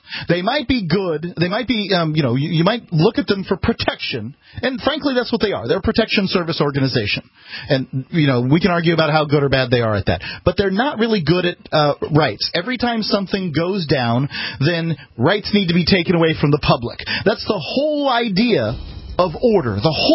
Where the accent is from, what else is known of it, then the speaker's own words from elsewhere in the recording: Florida, United States; I'm from Florida. I'm from Florida.